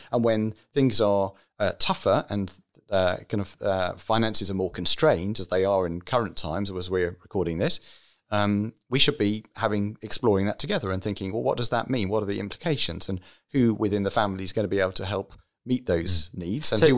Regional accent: United Kingdom; It's funny, we're very British, aren't we?

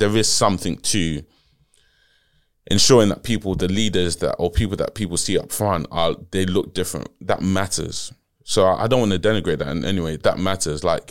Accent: Nigeria; Again, I'm from Nigeria, right?

